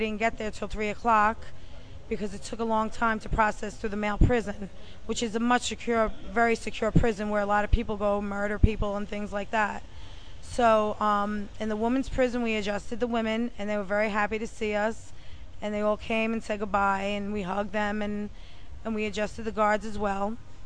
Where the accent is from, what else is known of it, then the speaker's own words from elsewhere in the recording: New York, United States; I'm from New York. I live in Hartsdale, which is in Westchester County.